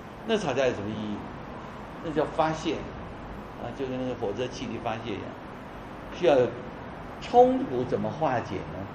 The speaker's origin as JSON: {"language": "Chinese", "country": "Taiwan", "said": "我们是1949年从中国大陆到台湾去的，所以严格起来讲，这个很好解释，我是台湾的中国人。"}